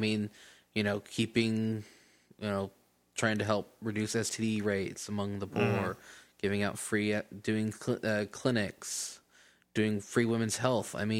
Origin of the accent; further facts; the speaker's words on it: Texas, United States; because I grew up in Texas and I thought, you know, I was raised with the vague notion that Planned Parenthood was, you know, this evil satanic thing.